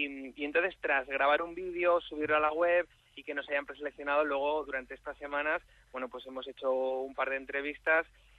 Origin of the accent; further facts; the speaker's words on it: Community of Madrid, Spain; Creo que 2 madrileños somos los que estamos ahí, a ver si nos lo podemos llevar.